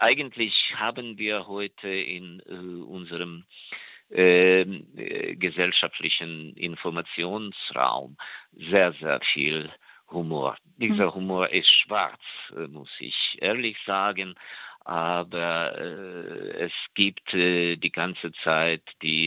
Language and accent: German; Ukraine; German is a second language; also born or lived in Moscow; Den Journalismus habe ich in Lviv studiert, also das war eine frühere Geschichte.